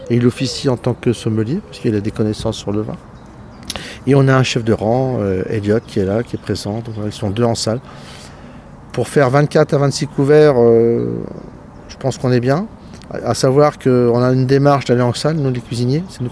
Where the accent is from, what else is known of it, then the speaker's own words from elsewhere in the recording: Rennes, Brittany, France; born there; j'ai des origines bretonnes, avec un nom qui vient un petit peu du nord de la France. Mais je suis né à Rennes, je suis fils de militaire